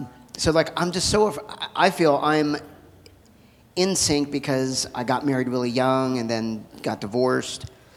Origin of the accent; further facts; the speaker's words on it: San Diego, California, United States; I'm from San Diego, and I'm sure that's probably the same